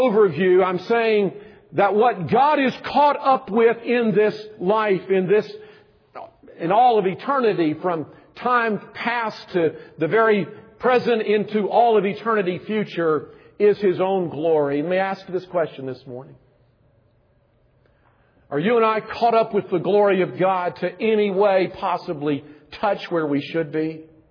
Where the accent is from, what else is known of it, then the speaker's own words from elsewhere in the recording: Alabama, United States; I grew up in Alabama.